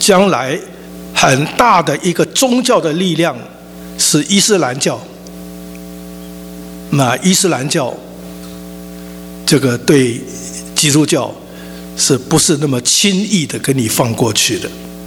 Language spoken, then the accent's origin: Chinese; China; 所以我们中国人要真正的敬拜很难